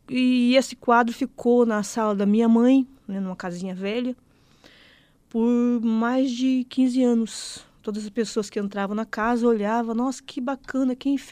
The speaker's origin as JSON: {"language": "Portuguese", "town": "São Lourenço da Serra", "region": "São Paulo", "country": "Brazil"}